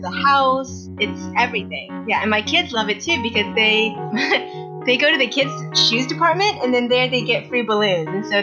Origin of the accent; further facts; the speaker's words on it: Austin, Texas, United States; also born or lived in Dallas; So I was born in Dallas, lived there until I was 2 years old. And then my parents and we all moved to Austin.